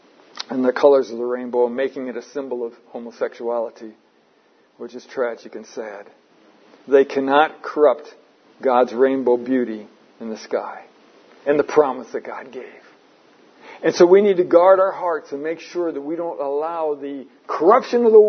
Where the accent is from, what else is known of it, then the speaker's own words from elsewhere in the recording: United States; moved away; all my years growing up in America, we would see rainbows once in a while. But I've never seen rainbows like over here.